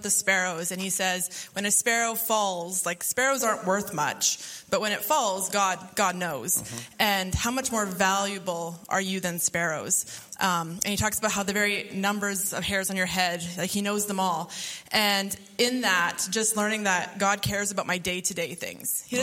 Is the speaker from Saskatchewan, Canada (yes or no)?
yes; Prince Albert, Saskatchewan, Canada; I am from Prince Albert, Saskatchewan, and I've been at Harvest City for about, I think, 9 to 10 years so far.